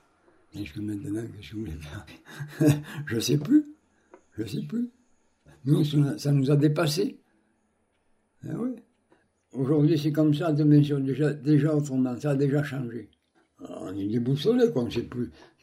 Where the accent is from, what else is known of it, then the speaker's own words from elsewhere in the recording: Beaurières, France; born there; Je suis né à Beaurières, en 1920, le 8 novembre 1920. Quartier de Souillères.